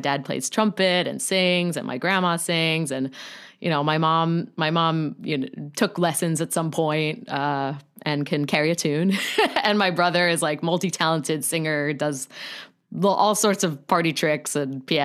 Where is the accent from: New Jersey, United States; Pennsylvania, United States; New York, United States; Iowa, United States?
New York, United States; You know, I'm from Long Island, New York.